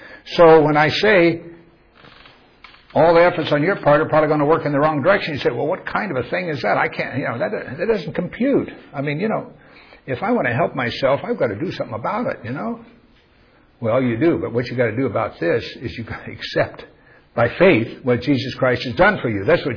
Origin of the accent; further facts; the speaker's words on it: Missouri, United States; now in California, United States; I mean, I'm from Missouri.